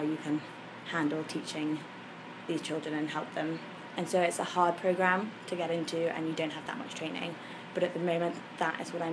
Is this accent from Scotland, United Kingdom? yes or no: no; London, United Kingdom; I grew up in London, yes.